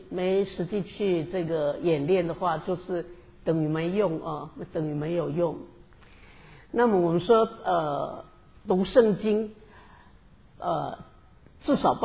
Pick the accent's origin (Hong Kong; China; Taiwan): Taiwan; 我是台湾人，所以我们的结婚呢，我们说我们两岸已经统一了，在我们家是。